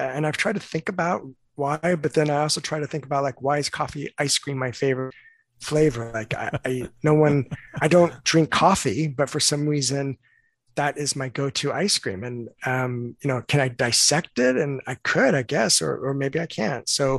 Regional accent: California, United States; I grew up in Southern California, and at that time, there were three schools to go to in California, because I was California born and raised.

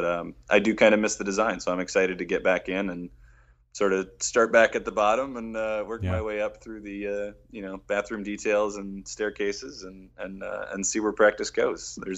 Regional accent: Detroit, Michigan, United States; born or raised there

